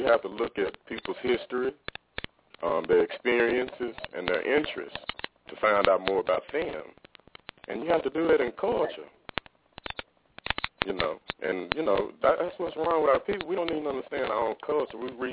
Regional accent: London, United Kingdom; I come from London, and I have this accent.

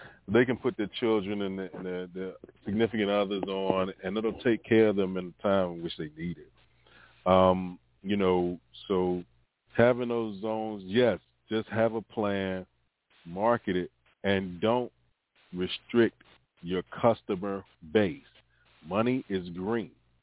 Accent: the South, United States; I grew up in the South. I live in the North now

